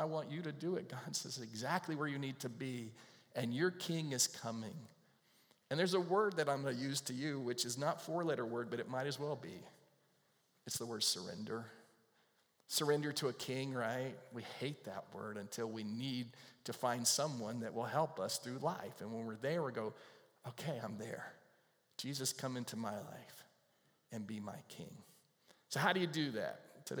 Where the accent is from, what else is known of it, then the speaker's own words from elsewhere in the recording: United States; I'm an American. You're probably an American too.